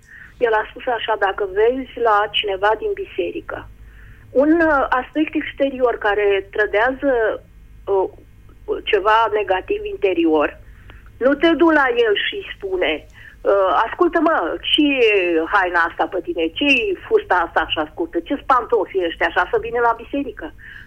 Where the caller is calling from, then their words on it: Iași, Iași County, Romania; Eu vă sunt din Iași.